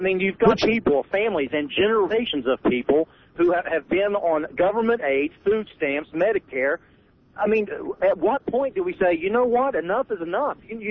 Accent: Charleston, West Virginia, United States; I'm from Charleston. I travel through Beckley every now and then

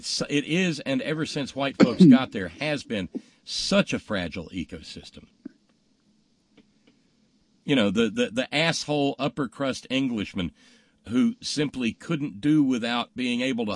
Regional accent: Alabama, United States; Well, because where I grew up in Alabama in that time was still a place that prided itself on its educational system

